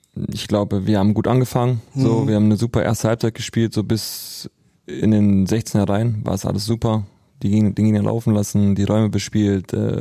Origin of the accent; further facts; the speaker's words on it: North Rhine-Westphalia, Germany; Wir kommen aus dem Ruhrpott, ne, oder?